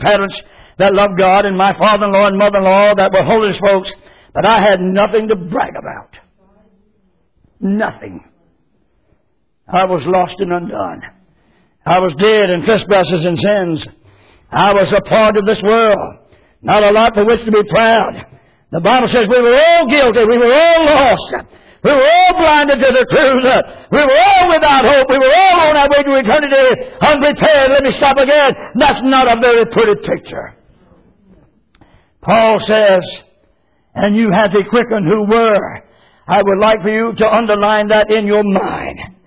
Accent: Clinton, United States; born there; He found out that I was born in Clinton.

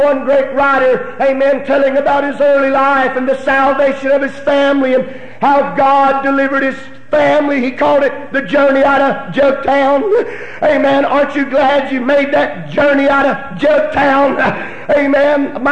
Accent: Mississippi, United States; I was raised on the Mississippi Gulf Coast. Oftentimes we would go down to the bayou.

